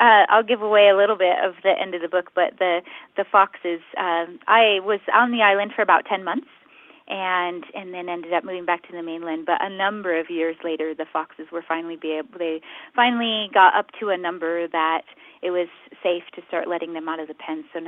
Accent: Colorado, United States; But I grew up in Colorado

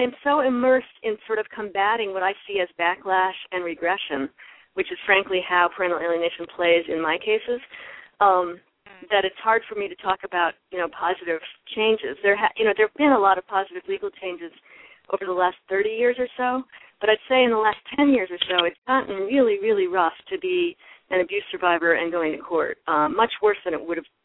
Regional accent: Chicago, Illinois, United States; I'm actually a Chicagoan, so I get excited by snow myself.

